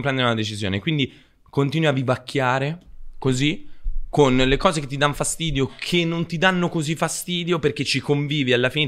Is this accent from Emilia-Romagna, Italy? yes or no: no; Perugia, Umbria, Italy; Guarda, io sono di Perugia